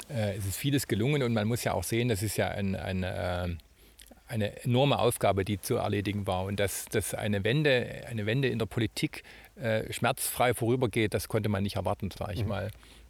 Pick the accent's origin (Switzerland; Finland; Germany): Germany; Und ich bin ja selber lange in der DDR groß geworden und habe hier studiert noch in Freiberg.